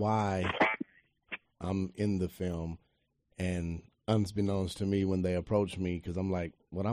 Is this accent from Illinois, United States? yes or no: no; Compton, California, United States; I grew up in Compton, and I had a very present father, loving husband to my mom.